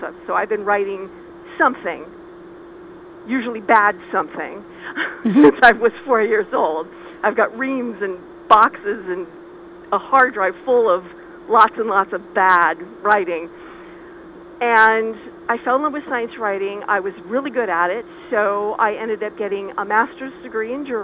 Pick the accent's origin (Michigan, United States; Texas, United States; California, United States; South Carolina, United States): California, United States; We were getting kind of tired of California. I mean, I'm originally from California.